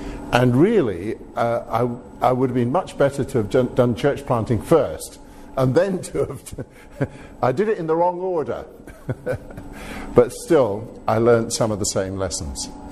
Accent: Scotland, United Kingdom; I was brought up in Scotland.

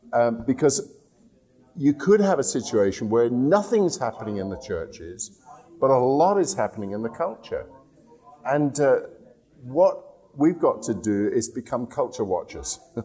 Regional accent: India; born there; I was born in India

